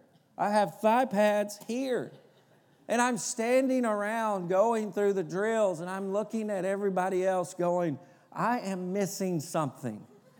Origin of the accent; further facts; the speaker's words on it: Tennessee, United States; You can say I'm from Tennessee. I'm used to talking about football.